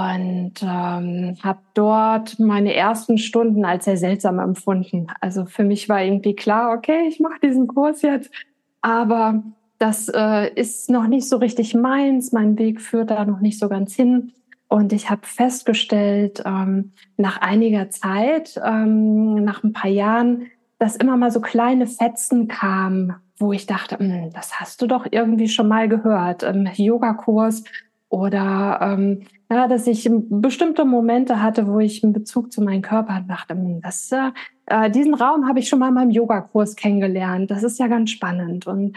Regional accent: Hamburg, Germany; ich komme aus Hamburg, bin 42 Jahre alt und gebe hier in Hamburg-Volksdorf meine Yogakurse.

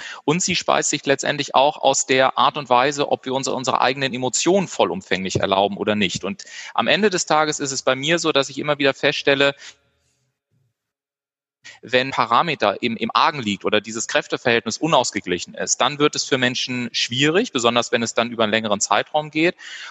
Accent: Garmisch-Partenkirchen, Bavaria, Germany; die wissen, ich bin in Partenkirchen geboren und ansonsten nehmen wir einfach Garmisch-Partenkirchen. Genau, da bin ich geboren und habe da 18 Jahre tatsächlich gelebt, bin zur Schule gegangen, Kloster Ettal war so mein Gymnasium.

